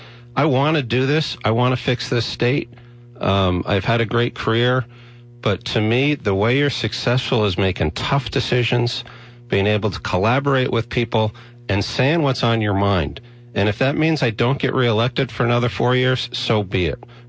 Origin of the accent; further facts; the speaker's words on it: New Haven, Connecticut, United States; I grew up in New Haven. I'm proud of the fact that I've been successful.